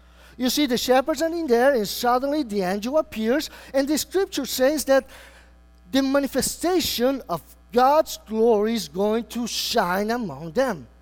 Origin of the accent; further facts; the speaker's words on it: Argentina; people didn't believe I was from Argentina.